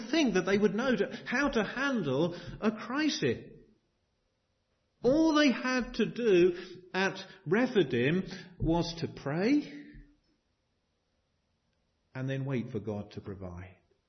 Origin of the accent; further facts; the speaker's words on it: England, United Kingdom; I mean, as English people, we always like to talk about the weather